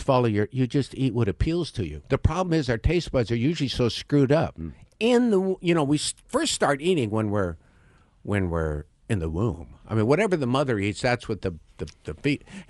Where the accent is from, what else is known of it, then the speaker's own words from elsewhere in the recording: Montana, United States; I mean, I grew up in Montana, I wanted to do that.